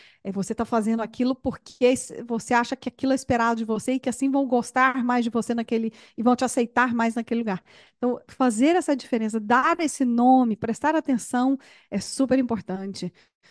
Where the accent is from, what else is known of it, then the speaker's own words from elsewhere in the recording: Brazil; Eu, ó, bato aqui no peito, sou brasileira, orgulhosa.